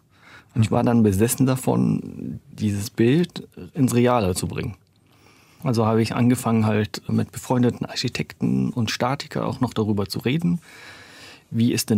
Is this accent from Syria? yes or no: yes; Damascus, Damascus Governorate, Syria; moved away as an adult; 1979 ging es dann nach Damaskus zurück und ich bin dann 1984 in Damaskus geboren worden, wo ich auch durchgehend bis 2008 gelebt habe.